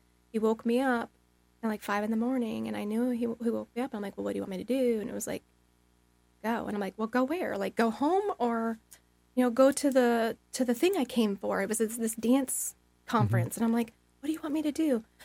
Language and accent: English; New York, United States; And I came from New York. I'm used to driving in it, but I knew my car.